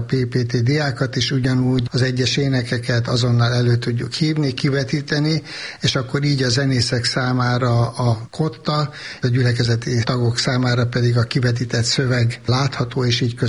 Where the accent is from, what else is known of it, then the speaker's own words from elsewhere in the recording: Kőbánya, Budapest, Hungary; bár tényleg nem itt lakom, kőbányai vagyok